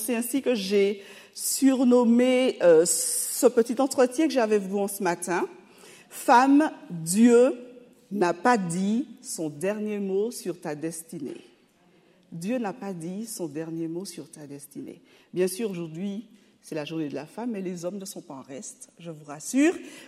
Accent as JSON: {"language": "French", "country": "Martinique", "tie": "born or raised there", "also_born_or_lived": "Haiti", "moved": "as an adult", "lives_now": "France", "said": "Alors, effectivement, je viens d'Haïti. J'ai rejoint avec ma mère, mon petit frère, mon père qui était déjà installé en Martinique. J'y ai grandi à partir de l'âge de 3 ans jusqu'à pratiquement 25 ans."}